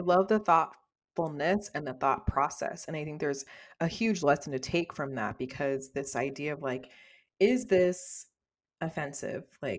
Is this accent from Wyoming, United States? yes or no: no; Indianapolis, Indiana, United States; now I grew up in Indianapolis, Indiana. We lived in predominantly like white neighborhoods